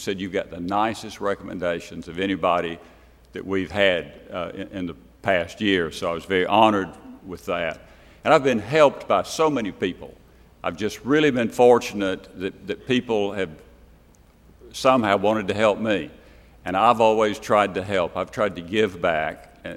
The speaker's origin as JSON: {"language": "English", "town": "Asbury", "country": "United States", "tie": "born or raised there", "said": "I grew up out near Asbury, and that's where Jackson's grandmother and grandfather had a store out there. I grew up on a farm."}